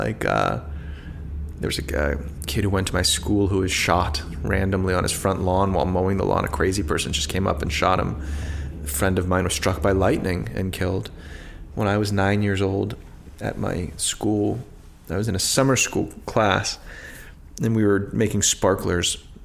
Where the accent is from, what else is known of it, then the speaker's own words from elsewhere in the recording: Washington, District of Columbia, United States; Well, I grew up in Northwest, so the city is divided into four quadrants.